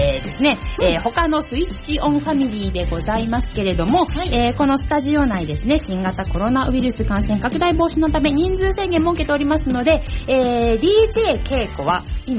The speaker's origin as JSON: {"language": "Japanese", "town": "Kawasaki", "region": "Kanagawa", "country": "Japan", "tie": "born or raised there", "said": "本日の番組メインパーソナリティは、川崎生まれ川崎育ち、自称夢見ヶ崎動物公園専属アイドル"}